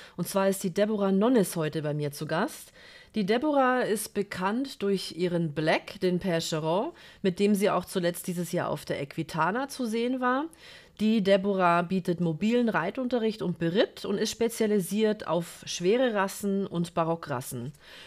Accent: Bavaria, Germany; In Bayern, da wo ich herkomme, ist ja schön.

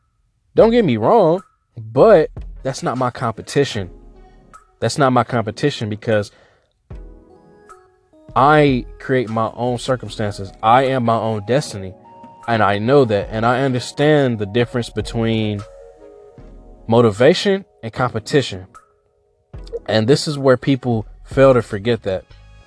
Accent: Kentucky, United States; I would think about other athletes in Kentucky and my home state who, if I quit, then they're getting better than me

